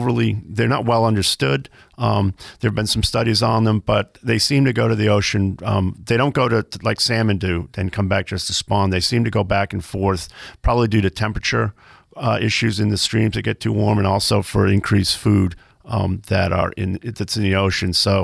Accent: Mount Desert Island, Maine, United States; I grew up on Mount Desert Island and didn't have the, when I was growing up, obviously couldn't travel very far, so I grew up fishing small streams and beaver ponds

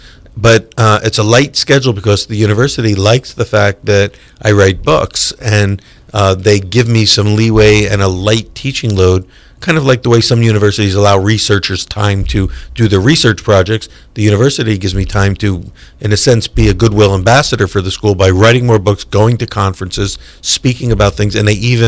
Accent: Philadelphia, Pennsylvania, United States; now in Charlotte, United States; We're all from Philly originally, but her family moved there.

